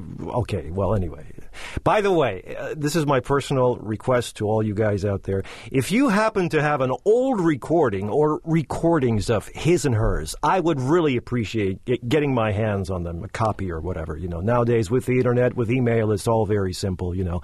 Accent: Washington, District of Columbia, United States; also born or lived in New York; We're also on digital FM in Washington, D.C., my hometown. On WTOP HD2, 103.5 FM in New York. Another one of my hometowns.

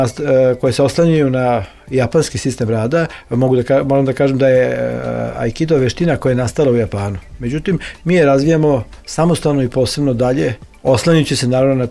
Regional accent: Serbia; Kad smo ih pitali ovako u nekom razgovoru, odakle ste vi, kažemo iz Jugoslavije, oni kažu Čehoslovakija, ma nekakva Čehoslovakija. Mislim, ne znaju baš mnogo o našoj zemlji.

